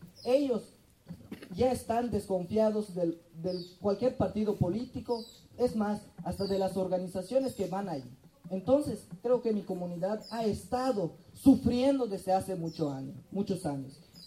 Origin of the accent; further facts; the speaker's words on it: Kiste'il, Yucatán, Mexico; yo vengo de Quisteil, que es municipio de Yashkaba, una comunidad muy pequeña